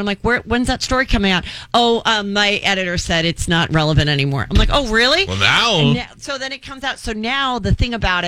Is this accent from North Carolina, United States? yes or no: no; Los Angeles, California, United States; I grew up in Woodland Hills, Calabasas area of LA.